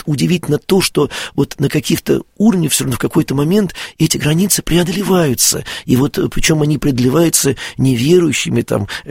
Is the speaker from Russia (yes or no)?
yes; Russia; мы сказали, что мы из России, что мы верующие люди